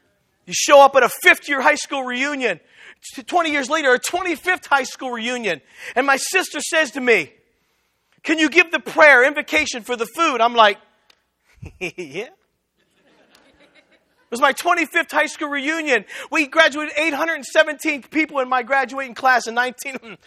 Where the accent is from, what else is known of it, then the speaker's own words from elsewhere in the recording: Washington, Pennsylvania, United States; They owned a shop on the campus of Washington Jefferson, one of the greatest doctor schools, lawyer schools in the country, Little Washington, PA, below Pittsburgh.